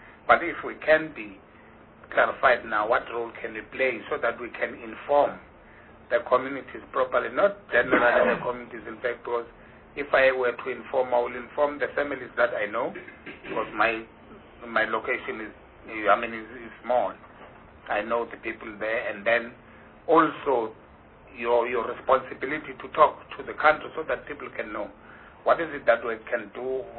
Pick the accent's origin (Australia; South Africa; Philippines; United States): South Africa; Grahamstown, Eastern Cape; For instance, I'm from Grahamstown.